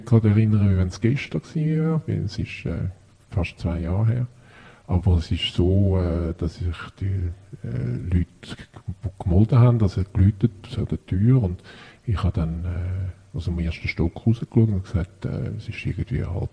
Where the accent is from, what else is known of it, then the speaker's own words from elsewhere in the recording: Switzerland; habe auch sowohl da bei uns in der Schweiz gelebt wie im Ausland